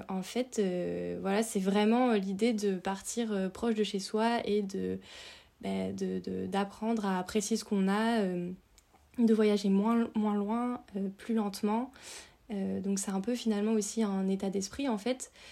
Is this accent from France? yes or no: yes; Nouvelle-Aquitaine, France; puisque j'ai grandi en Dordogne. Et donc, il n'y a ni la montagne, ni la mer